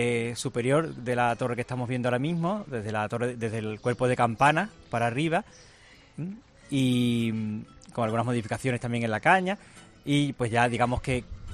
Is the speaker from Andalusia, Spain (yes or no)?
yes; Seville, Andalusia, Spain; Yo nací, bueno, yo soy de Triana.